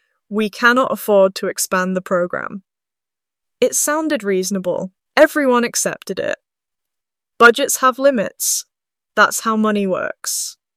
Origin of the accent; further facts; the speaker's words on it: Radcliffe, North West England, United Kingdom; I grew up in Radcliffe watching my dad come home from his porter shifts at Fairfield General with stories from the wards.